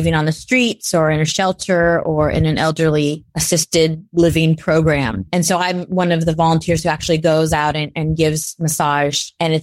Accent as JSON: {"language": "English", "town": "San Francisco", "region": "California", "country": "United States", "tie": "born or raised there", "said": "And I think probably has to do with growing up in San Francisco and really being hyper aware of our unhoused populations in the city and how we were addressing it."}